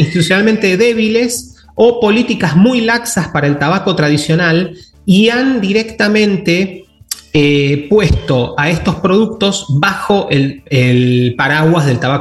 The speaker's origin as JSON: {"language": "Spanish", "country": "Argentina", "said": "yo soy argentino"}